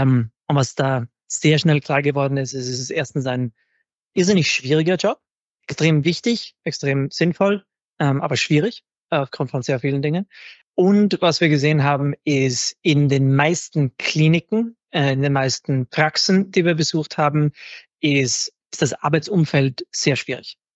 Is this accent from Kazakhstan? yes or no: no; Vienna, Austria; now in New York, United States; Also ich bin ursprünglich aus Wien, jetzt bin ich gerade in New York. Also ich bin seit ungefähr 8 Jahren in den USA jetzt.